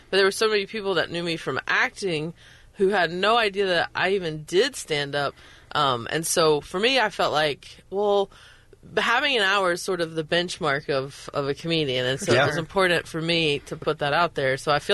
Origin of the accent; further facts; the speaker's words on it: Belmont, North Carolina, United States; Yeah, I am from Belmont and in North Carolina.